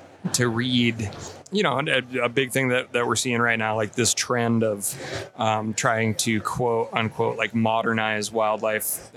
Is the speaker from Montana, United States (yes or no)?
yes; Montana, United States; I remind people in my home state of Montana